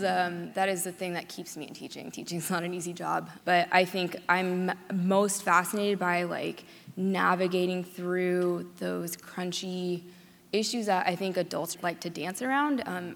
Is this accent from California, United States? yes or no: yes; Pittsburg, California, United States; so I spent the first 4 years of my life growing up in Pittsburgh, California, here in the East Bay.